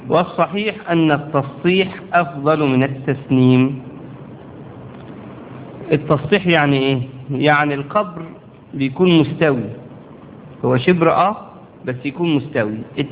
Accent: Egypt; وهذا ما يحدث عندنا، يعني عندنا في مصر بنعمل كده، الحفرة بتبقى في هذا العمق يعني

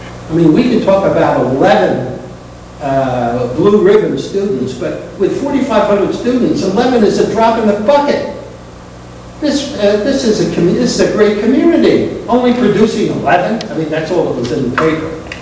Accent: Glenside, Pennsylvania, United States; I'm from Glenside, Pennsylvania.

